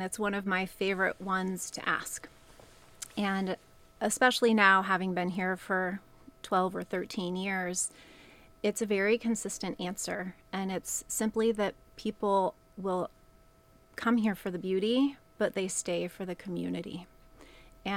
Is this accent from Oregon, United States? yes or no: yes; Canby, Oregon, United States; Well, I also am a native Oregonian. I grew up in Canby and went to college in Eugene.